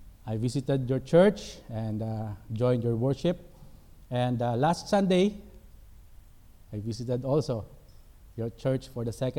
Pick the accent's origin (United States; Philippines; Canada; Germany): Philippines; Antipolo, Calabarzon; English is a second language; I am from the Philippines, Antipolo, Rizal. Lugar ng mga, sabi nila, kasoy.